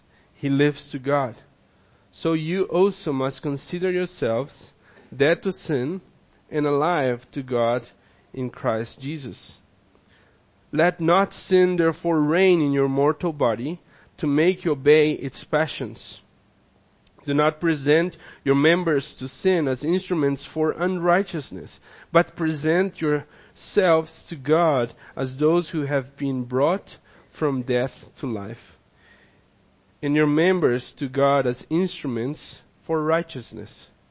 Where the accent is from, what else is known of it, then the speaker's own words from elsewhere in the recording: South Africa; living in South Africa and being a South African.